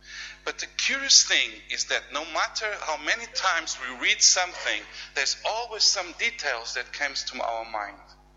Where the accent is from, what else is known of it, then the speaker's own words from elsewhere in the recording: Portugal; first language Portuguese; English is a second language; it's whatever you would like me to call. … is in Portuguese, so I'm from Portugal.